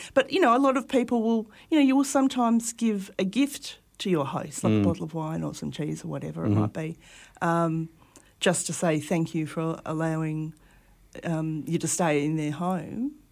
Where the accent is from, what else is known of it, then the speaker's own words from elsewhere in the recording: Melbourne, Victoria, Australia; We're originally from Melbourne.